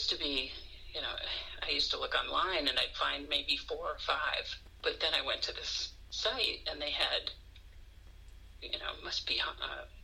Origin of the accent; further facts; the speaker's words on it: Weston, Massachusetts, United States; it's based loosely on this area near where I grew up, which is I grew up in Weston, but Newton, Mass.